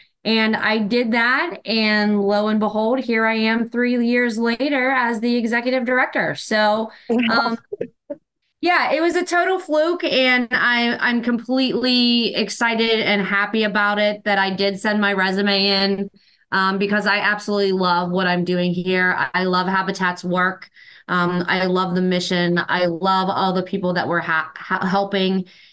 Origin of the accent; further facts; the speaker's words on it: Harmony, Pennsylvania, United States; I grew up here in southwestern Pennsylvania in a little town called Harmony, and I'm a graduate of Greensburg Central Catholic, and then went on to get my communications degree from Seton Hill. So stayed in this area my entire life.